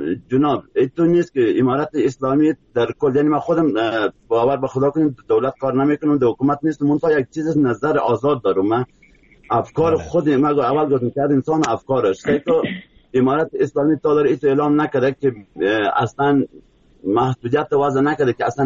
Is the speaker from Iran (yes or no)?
no; Afghanistan; به عنوان یک افغانی